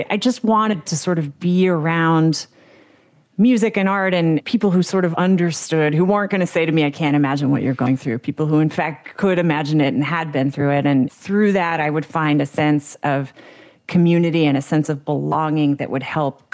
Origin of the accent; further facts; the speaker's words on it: United States; as a kid growing up in America, was just sort of, how do I fix it?